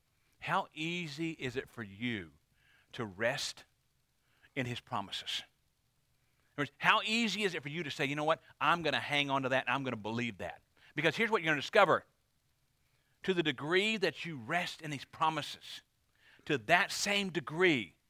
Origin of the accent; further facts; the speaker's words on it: Paris, Arkansas, United States; born there; born in the same town that I was born in Paris, Arkansas.